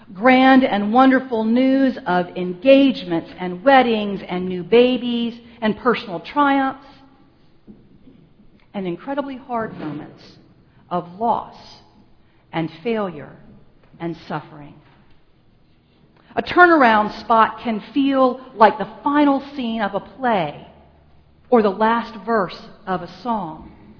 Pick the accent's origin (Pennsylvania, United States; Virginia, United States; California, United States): Virginia, United States; I grew up in Tidewater, Virginia, the area of the state as you move east past Richmond, an area crisscrossed by waterways of various types, streams and creeks, rivers, ponds, marshes, and swamps.